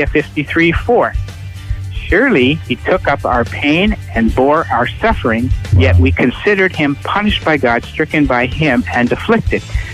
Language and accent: English; Barrie, Ontario, Canada; I'm from Barrie.